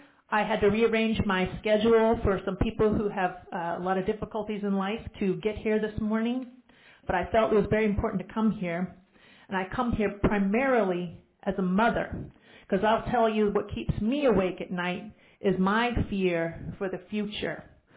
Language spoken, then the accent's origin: English; Hampton, Virginia, United States; now in Norfolk, United States; I am a 30-year resident of Norfolk, Virginia. I was born in Hampton. I've been a lifelong, save a couple of years here and there, resident of Virginia.